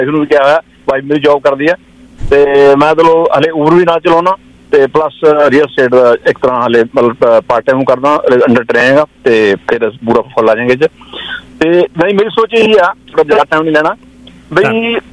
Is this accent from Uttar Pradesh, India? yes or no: no; Aitiana, Punjab, India; moved away as an adult; now in Canada; ਮੈਂ ਅਸਲ ਤੁਹਾਡੇ ਸਹੁਰਿਆਂ ਦੇ ਸ਼ਹਿਰ ਦੇ ਨੇੜੇ ਰਾਏਕੋਟ, ਤੁਹਾਡੇ ਮੇਰਾ ਪਿੰਡ ਐਤੀਆਣਾ ਨਾਲ ਹੀ